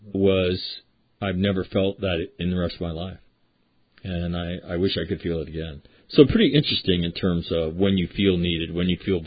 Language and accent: English; Columbus, Ohio, United States; I'm from Columbus, Ohio, sir. Columbus, Ohio? That's a shithole.